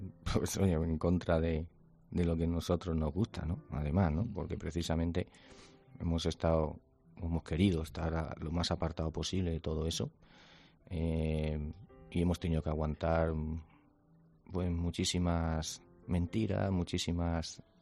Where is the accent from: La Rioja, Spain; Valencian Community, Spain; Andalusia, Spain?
Valencian Community, Spain; Valencia; en mi tierra, en Valencia, donde la tierra que me vio nacer, que me vio tomar la alternativa y que he toreado pues tantas y tantas tardes